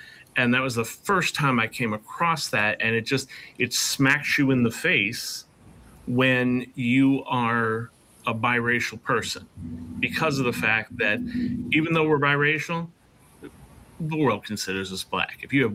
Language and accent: English; East Coast, United States; I grew up on the East Coast, mostly, before coming out here.